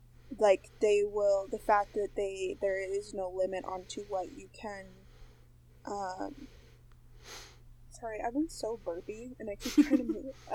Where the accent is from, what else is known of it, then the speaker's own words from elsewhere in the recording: Kansas, United States; Which is funny because I'm from Kansas.